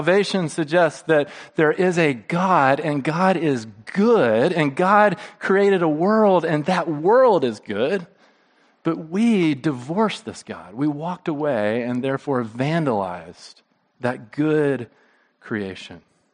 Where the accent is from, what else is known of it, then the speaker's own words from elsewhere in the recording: Montgomery, Alabama, United States; at the Dexter Avenue Baptist Church in my hometown of Montgomery, Alabama.